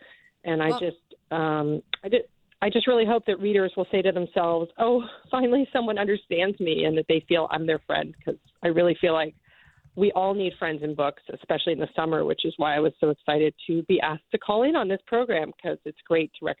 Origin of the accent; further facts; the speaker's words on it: Maine, United States; a lot of people were escaping to my home state, our home state of Maine, in the early months of COVID.